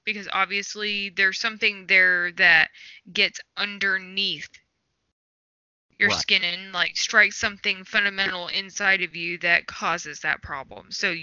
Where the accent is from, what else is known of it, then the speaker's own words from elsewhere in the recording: California, United States; I grew up in California for a good portion of my life